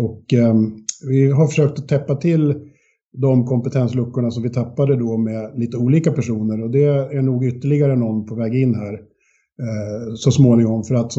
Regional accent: Sala, Västmanland County, Sweden; vi kommer från Sala bägge två.

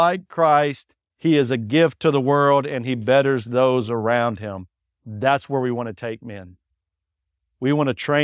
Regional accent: Texas, United States; I'm from Texas. You got to be careful drawing things, bro.

